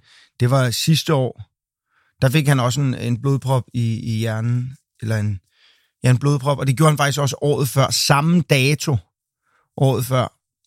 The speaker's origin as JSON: {"language": "Danish", "town": "Amager", "region": "Capital Region of Denmark", "country": "Denmark", "tie": "born there", "said": "på grund af, at jeg er født ud på Amager"}